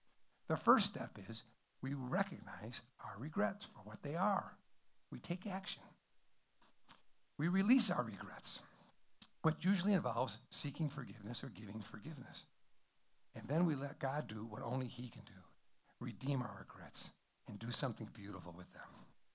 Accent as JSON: {"language": "English", "region": "Wisconsin", "country": "United States", "tie": "born or raised there", "said": "So when I was growing up in the Wisconsin area, one of the things we loved to do was water ski."}